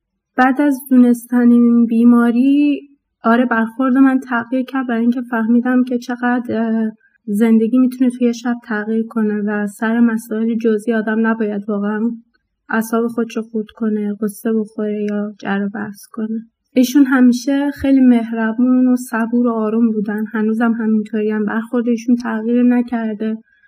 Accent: Iran; ما توی خب غربت زندگی میکنیم، خارج از ایران هستیم

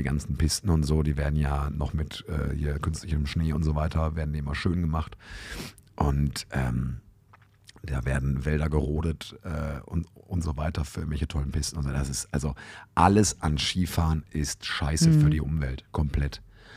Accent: North Rhine-Westphalia, Germany; ich bin in Müller im Spelldorf groß geworden, da konntest du zum Duisburger Zoo spucken.

